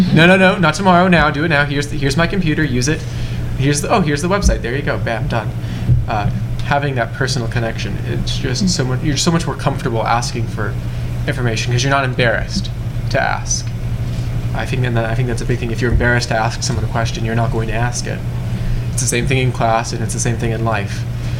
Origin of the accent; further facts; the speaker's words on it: United States; now in Canada; I have an American cell phone because I'm an American.